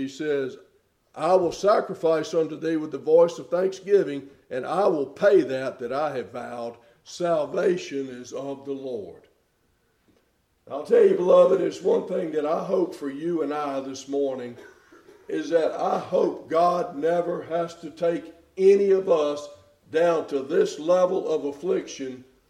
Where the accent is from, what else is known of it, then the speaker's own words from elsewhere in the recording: Louisiana, United States; but I did quite a bit growing up in Louisiana.